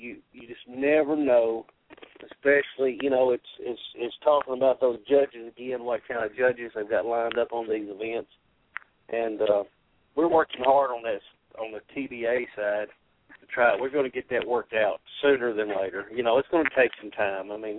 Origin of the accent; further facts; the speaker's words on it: McKenzie, Tennessee, United States; And then we have one here in my hometown, McKenzie, Tennessee